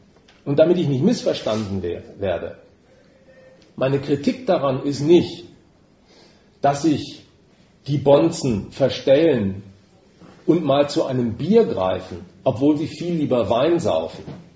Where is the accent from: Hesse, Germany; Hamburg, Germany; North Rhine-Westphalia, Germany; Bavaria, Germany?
North Rhine-Westphalia, Germany; Denk mal, ich komme also originär aus dem Ruhrpott